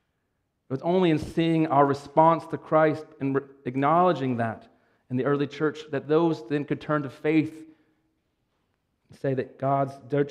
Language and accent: English; Pennsylvania, United States; Maybe the story, this scene, stands out to me when I grew up in Pennsylvania. In an old house, the power seemed to always go out, and we end up on the front porch.